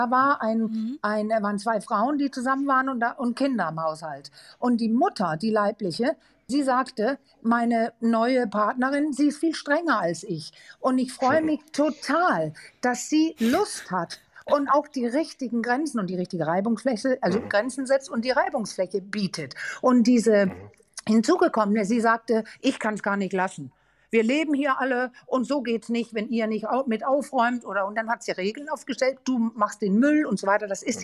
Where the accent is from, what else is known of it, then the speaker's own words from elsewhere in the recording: Denmark; Wir sagen Pappmutter, ich bin ja Dänin, das echte Elternteil.